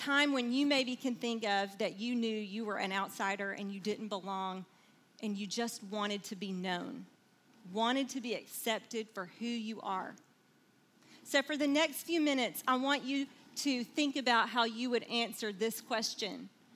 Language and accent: English; Alabama, United States; And because I grew up in Alabama, I thought I would probably be placed somewhere in the Southeast